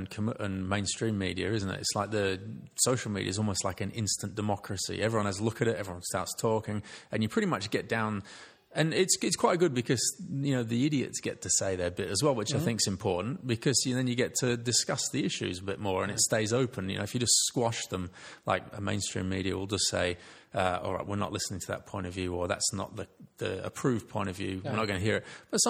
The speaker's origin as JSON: {"language": "English", "region": "England", "country": "United Kingdom", "said": "well, I'm English, so which side am I on?"}